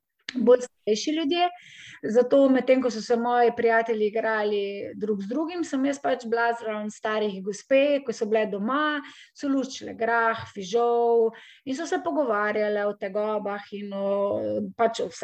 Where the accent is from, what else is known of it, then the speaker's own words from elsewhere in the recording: Slovenj Gradec, Carinthia, Slovenia; sem se takrat preselila nazaj domov, ker sem pač jaz drugače iz Koroške in sem pač hodila v Maribor v šolo. Ne. Sem se potem nazaj preselila v Slovenj Gradec